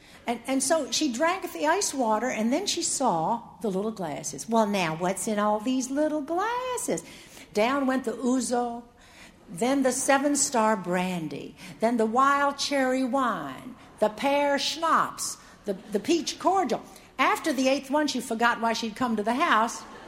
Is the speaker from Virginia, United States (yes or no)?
yes; Norfolk, Virginia, United States; accent: Southern; Growing up in Norfolk, Virginia, of course, I had a Southern accent. But I wanted to go north to college because I had only heard Southerners my entire life.